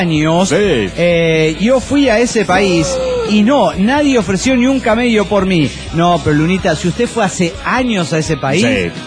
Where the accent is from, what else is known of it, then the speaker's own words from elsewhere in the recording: Argentina; de Argentina.